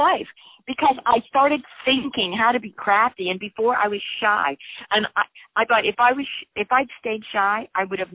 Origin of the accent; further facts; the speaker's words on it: New York, United States; I'm from New York.